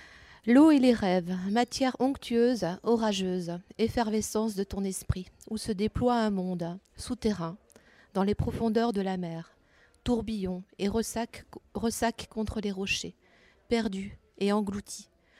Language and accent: French; Brittany, France; Je suis bretonne aussi, comme Géraldine.